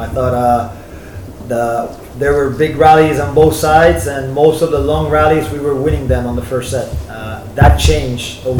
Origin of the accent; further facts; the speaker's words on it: Puerto Rico; back in my hometown in Puerto Rico.